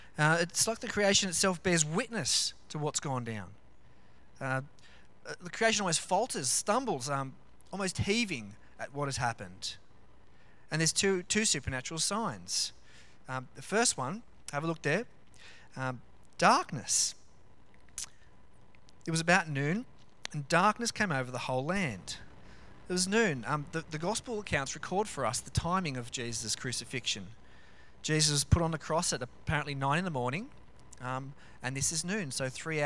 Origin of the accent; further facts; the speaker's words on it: Cronulla, New South Wales, Australia; Growing up in Cronulla, we kind of knew a lot of people who were touched by that tragedy.